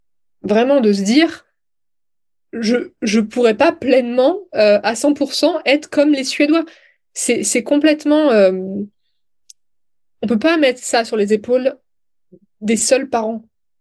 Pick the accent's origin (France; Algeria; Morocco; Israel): France; je suis française. J'ai grandi en France.